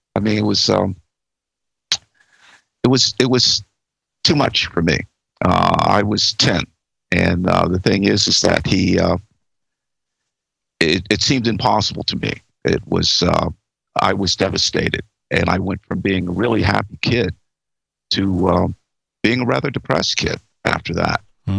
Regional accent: Bronx, New York, United States; I was the oldest of four children. And we grew up in the Bronx, and my father was a television repairman.

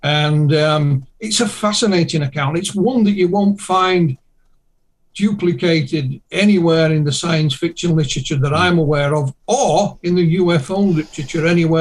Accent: Yorkshire and the Humber, United Kingdom; because me being a Yorkshireman, I've no chance, you know.

